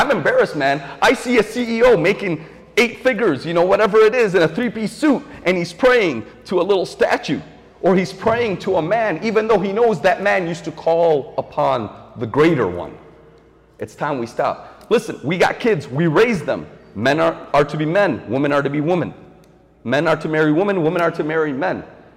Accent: United States; I mean, I'm an American, we're Americans

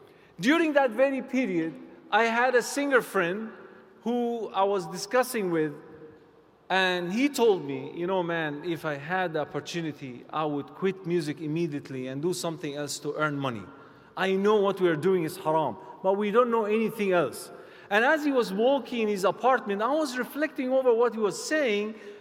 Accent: Egypt; So growing up in Egypt, I had no passion whatsoever in my entire life growing up, other than becoming a musician.

